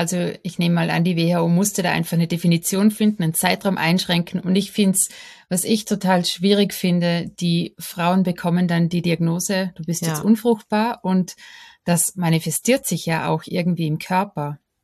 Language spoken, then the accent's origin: German; Vorarlberg, Austria; Ich komme aus dem Westen von Österreich, also direkt an der Schweizer Grenze.